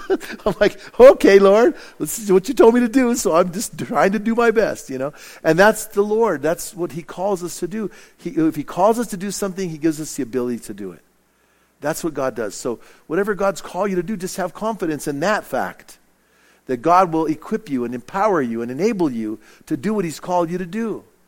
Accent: Bernalillo, New Mexico, United States; And so at least at my church where I grew up in Bernalillo, you know.

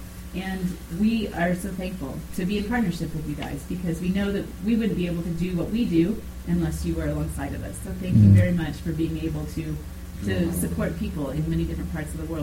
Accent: Colorado, United States; now in Uganda; you see a lot of different creatures that I didn't see growing up in Colorado in Uganda.

